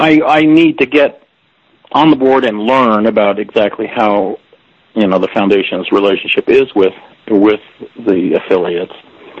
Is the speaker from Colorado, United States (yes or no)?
no; California, United States; I grew up with KPFA in Near Beach, north of San Francisco.